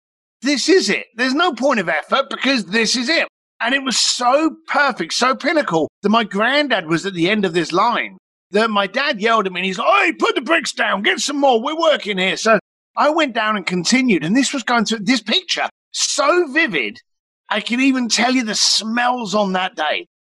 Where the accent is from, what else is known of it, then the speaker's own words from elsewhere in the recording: London, United Kingdom; Now, I grew up in East London.